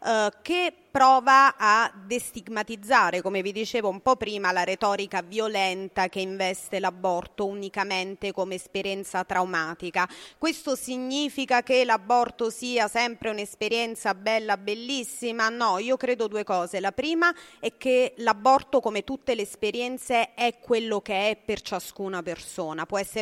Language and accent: Italian; Campania, Italy; fondamentalmente io sono campana